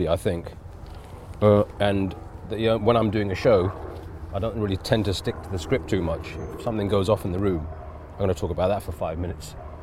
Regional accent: England, United Kingdom; even being Indian, but growing up in England, I was living two worlds at the same time. So I had the Indian culture and the British culture

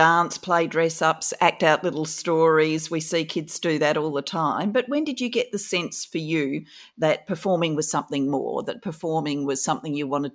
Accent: Adelaide, South Australia, Australia; I grew up in Kingswood, not far from Unley High School, and we used to go to Brownhill Creek a lot.

